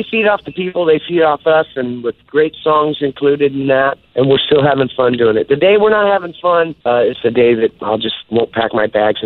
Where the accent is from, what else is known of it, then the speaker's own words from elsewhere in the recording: Oklahoma, United States; I haven't had a copy of it since growing up in Oklahoma.